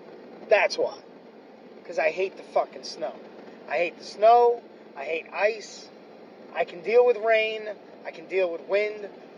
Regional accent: New York City, New York, United States; now in Rochester, United States; Well, yes, originally I'm from New York City, but I don't live in New York City anymore. I'm from Rochester.

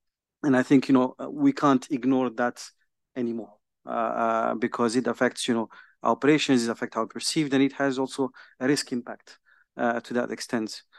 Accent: Somalia; And I'm also from Somalia

